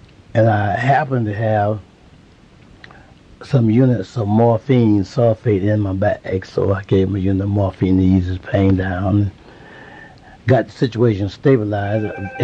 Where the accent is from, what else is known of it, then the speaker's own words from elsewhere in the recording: Kinston, North Carolina, United States; there was some pressure to bring me, for me to come back to Kinston, my hometown.